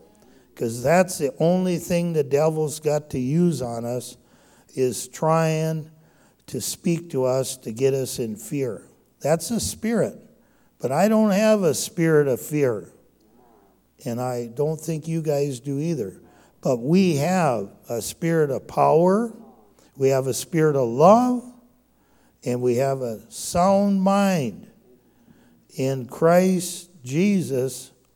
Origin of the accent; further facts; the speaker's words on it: Minnesota, United States; And I'm from the First Nation of White Earth Ojibwe.